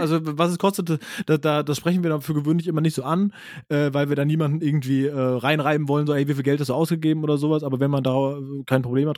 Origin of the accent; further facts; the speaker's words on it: Germany; vielleicht hört man raus, ich bin Deutscher